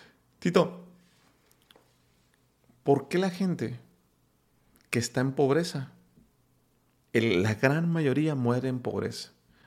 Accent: Mexico; en mi país, en México

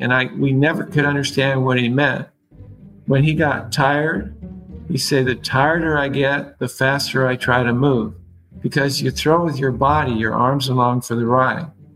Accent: Seattle, Washington, United States; born there; Yeah, I was born in Seattle.

